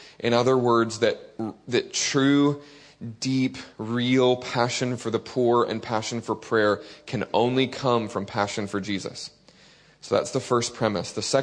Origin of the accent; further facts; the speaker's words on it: United States; I pray that you will bear with my abrasive American accent for a little while